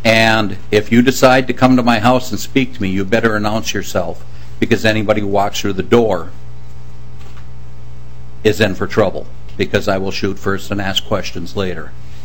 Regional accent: Two Harbors, Minnesota, United States; I'm from Two Harbors, Minnesota.

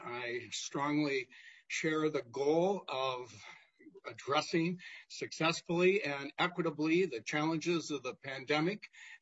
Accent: Maplewood, Minnesota, United States; I'm from Maplewood, District 43.

